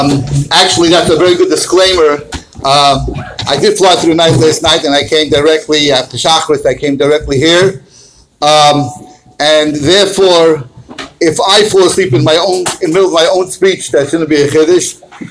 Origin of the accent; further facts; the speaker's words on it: Muncie, Indiana, United States; I am from Muncie.